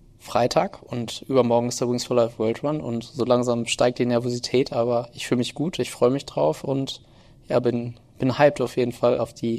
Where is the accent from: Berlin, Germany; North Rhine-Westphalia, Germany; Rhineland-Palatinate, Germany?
North Rhine-Westphalia, Germany; Münster; ich komme aus Münster